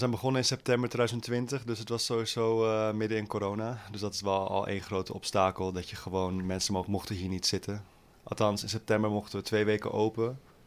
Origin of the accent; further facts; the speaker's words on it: Amsterdam, North Holland, Netherlands; ik ben de eigenaar van Yusu, Yusu Coffee in Amsterdam. 29 jaar, opgegroeid in Amsterdam-Oost, waar Yusu ook is gevestigd.